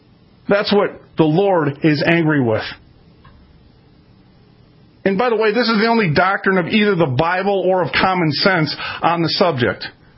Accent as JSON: {"language": "English", "town": "Minneapolis", "region": "Minnesota", "country": "United States", "said": "You know, I got to be careful because I'm from North Minneapolis and I remember some of the words that they use."}